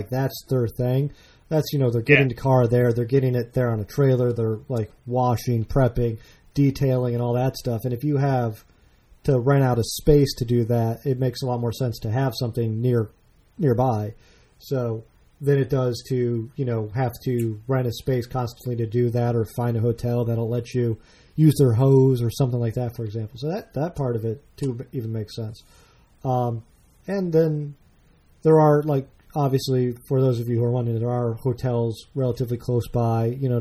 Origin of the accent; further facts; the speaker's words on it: Naperville, Illinois, United States; sprung up in my hometown of Naperville, Illinois